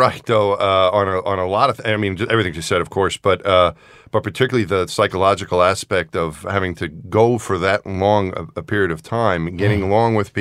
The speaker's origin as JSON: {"language": "English", "region": "New York", "country": "United States", "said": "I'm from New York."}